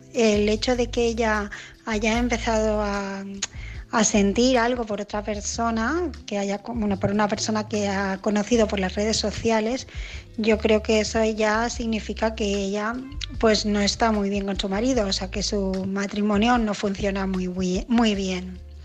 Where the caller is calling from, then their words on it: Barcelona, Catalonia, Spain; de Barcelona